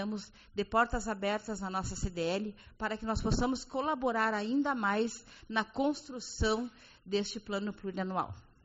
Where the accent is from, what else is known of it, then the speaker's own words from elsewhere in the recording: Uruguaiana, Rio Grande do Sul, Brazil; Sou nascida e criada em Uruguaiana, sou cria daqui e eu quero desenvolvimento para a nossa cidade.